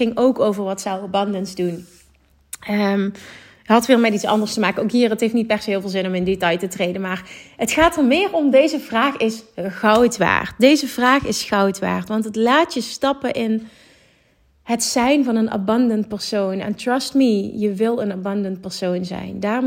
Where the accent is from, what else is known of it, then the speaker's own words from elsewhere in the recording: Netherlands; ik kom uit een uithoek van Nederland.